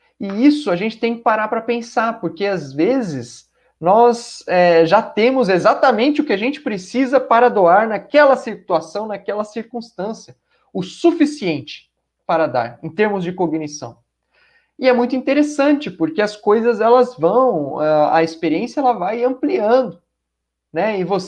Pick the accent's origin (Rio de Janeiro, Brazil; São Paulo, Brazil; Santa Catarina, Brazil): São Paulo, Brazil; Ribeirão Preto; como dizem lá em Ribeirão Preto, de onde eu sou, né?